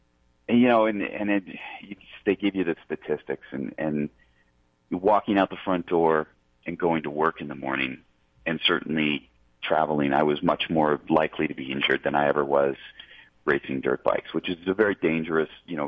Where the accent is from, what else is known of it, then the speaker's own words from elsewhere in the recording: Fairport, New York, United States; I grew up in Rochester, New York, in Fairport, and then went to school in Pennsylvania in Pittsburgh, and then became a Western transplant after that.